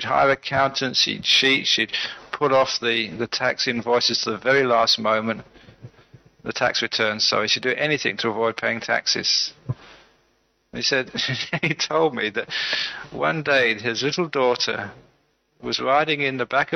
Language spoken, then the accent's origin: English; London, United Kingdom; born there; I was born in London, and I became a Buddhist.